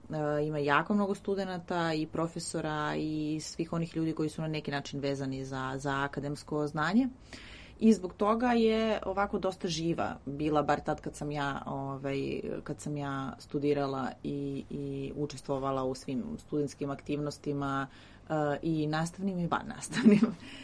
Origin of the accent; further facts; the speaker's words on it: Valjevo, Šumadija and Western Serbia, Serbia; Ja sam iz Valjeva, tu sam rođena, tu sam odrasla i osnovnu i srednju školu sam tu završila.